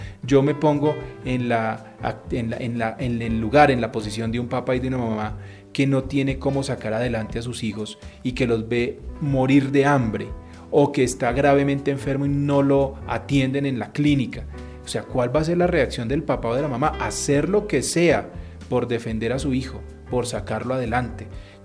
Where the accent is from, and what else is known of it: Colombia